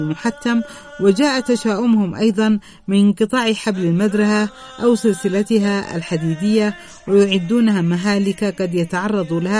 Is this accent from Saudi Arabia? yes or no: no; Yemen; في طفولتي في تهامة.